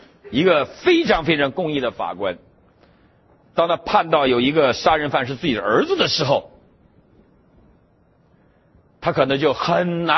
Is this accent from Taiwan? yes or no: no; Northeast China, China; 你是哪儿人啊？我们东北的更厉害。